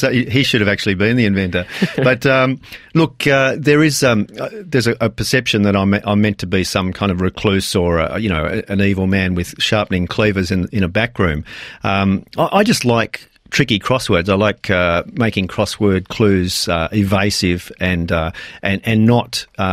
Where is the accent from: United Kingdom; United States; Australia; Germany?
Australia; Sydney, New South Wales; I grew up in Balgala in Sydney